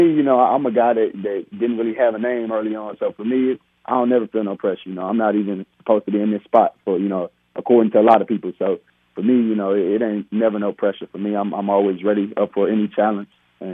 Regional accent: Texas, United States; I'm from Texas. I'm going with University of Houston, man.

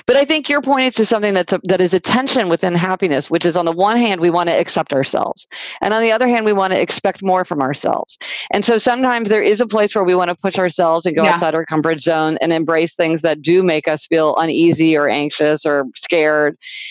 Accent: Kansas City, Missouri, United States; now in New York City, United States; I grew up in Kansas City, Missouri. So I got my driver's license at 16, but I live in New York City

